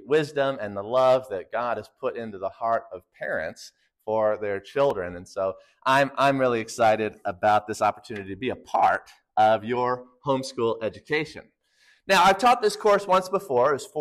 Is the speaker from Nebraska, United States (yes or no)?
yes; Lincoln, Nebraska, United States; I grew up in and around Lincoln, and I did public schools, and I graduated high school back in 93